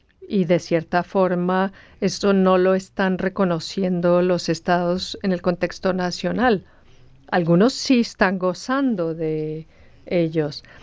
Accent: Kerala, India; Yo, por ejemplo, vengo de Kerala, una zona costera de la India. La mayoría de nuestro estado da sobre la costa

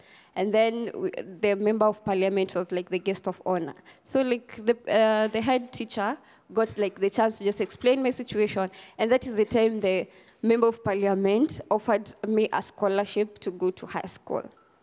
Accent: Kenya; I come from Kenya, born and raised in Kenya. I come from a community known as Shona. It was previously stateless.

